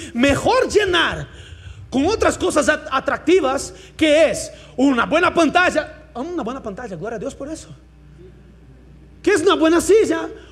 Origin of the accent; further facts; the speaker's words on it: Brazil; Spanish is a second language; Yo aprendí porque soy un brasileño y ya les enseño.